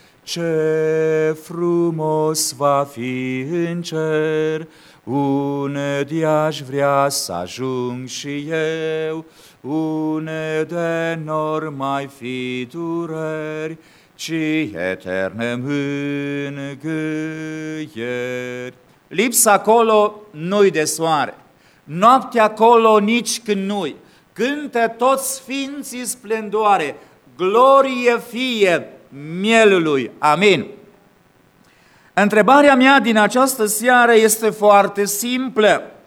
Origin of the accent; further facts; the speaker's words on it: Caransebeș, Caraș-Severin, Romania; În Banat, de unde vin eu, de loc sunt din Banat, din zona Caransebeșului, porțile sunt foarte înalte, așa, nu vezi afară.